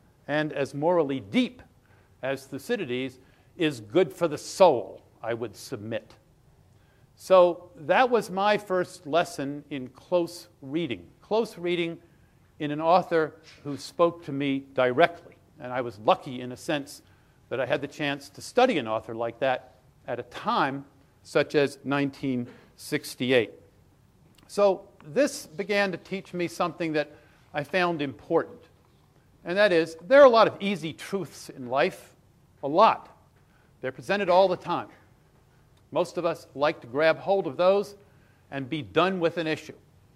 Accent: Virginia, United States; I come from Virginia. When you're a kid growing up in Virginia, you learn Virginia history all the time, every year in school.

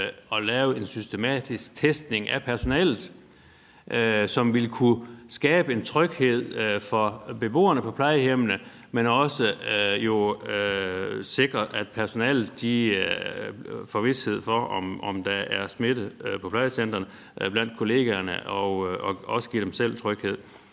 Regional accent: Hjørring, North Denmark Region, Denmark; der hvor jeg kommer fra i Hjørring

